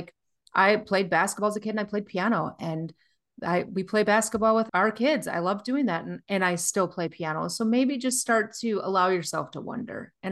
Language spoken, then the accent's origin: English; Minnesota, United States; now in Nashville, United States; I live in Nashville now, but I grew up in Minnesota.